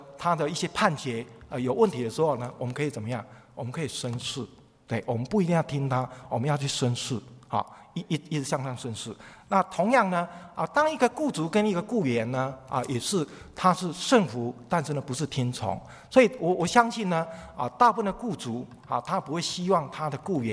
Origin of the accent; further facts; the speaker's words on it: China; 对我们中国人来讲